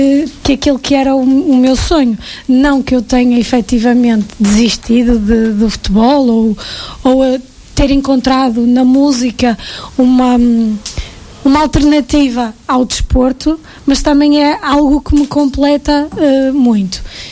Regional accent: Nogueira da Regedoura, Aveiro, Portugal; Eu venho de Nogueira da Restoura

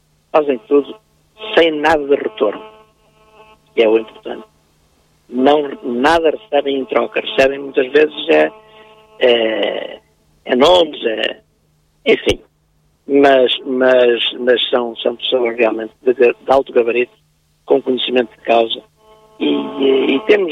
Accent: Aveiro, Portugal; os colombófilos não se esquecerem que somos de Aveiro

